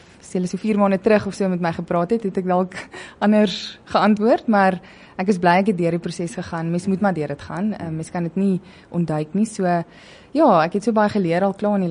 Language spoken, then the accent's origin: Afrikaans; Worcester, Western Cape, South Africa; ek kom van Woester af. Toe het ek nou tikkies toe gekom en my rede was, ek het gekom vir atletiek